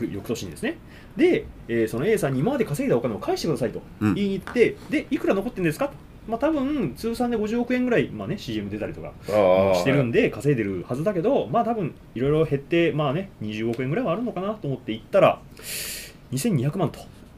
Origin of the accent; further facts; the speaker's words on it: Hyogo, Japan; 僕、兵庫県出身なんで、阪神の本拠地じゃないですか、